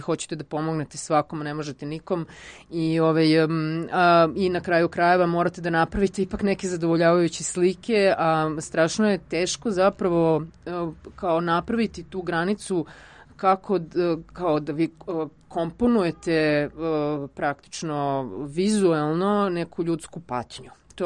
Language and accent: Serbian; Sombor, Vojvodina, Serbia; dolazim iz Sombora, rodom sam iz Sombora, i neki od tih logora su bili u komšiluku, u Gakovu.